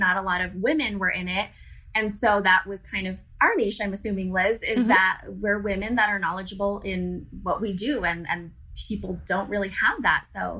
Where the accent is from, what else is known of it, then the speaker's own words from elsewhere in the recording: Las Vegas, Nevada, United States; born and raised in Las Vegas, Nevada. Mm-hmm. So I grew up around casinos and sports betting because my parents worked in casinos